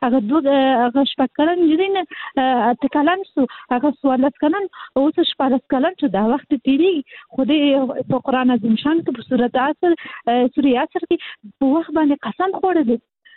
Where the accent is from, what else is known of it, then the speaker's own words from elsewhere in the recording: Kabul, Afghanistan; زه حاصلي د کابل یم،